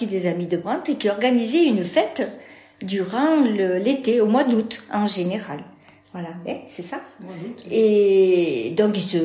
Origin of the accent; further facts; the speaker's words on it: Saint-Saturnin-lès-Apt, Provence-Alpes-Côte d'Azur, France; suis née le 25 août 1958 à Apte. Voilà, donc moi j'ai passé mon enfance à Saint-Saturnin-les-Aptes. Et oui, je ne suis pas vraiment d'ici.